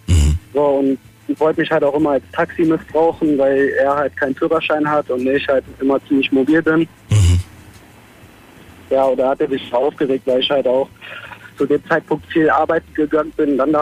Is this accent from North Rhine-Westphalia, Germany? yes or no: no; Sinzig, Rhineland-Palatinate, Germany; Also ich komme aus dem Kreis Ahrweiler und also viel mehr aus Sinzig komme ich.